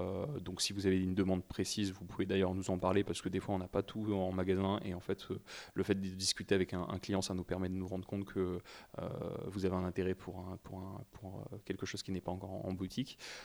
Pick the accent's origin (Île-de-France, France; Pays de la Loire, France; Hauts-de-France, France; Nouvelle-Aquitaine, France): Hauts-de-France, France; Lille; En fait, moi, de base, je suis lillois. J'ai toujours été... je suis né là-bas et j'y suis toujours resté.